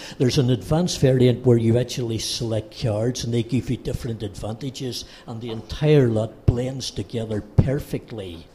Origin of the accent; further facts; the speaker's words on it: Ireland; Yeah, it's an ancestral characteristic. I grew up in Ireland.